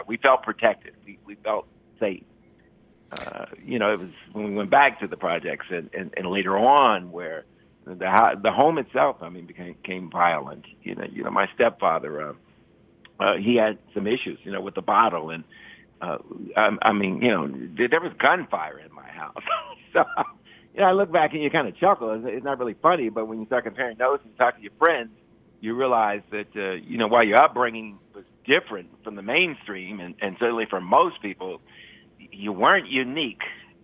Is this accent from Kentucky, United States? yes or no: yes; Louisville, Kentucky, United States; I grew up in Louisville's segregated West End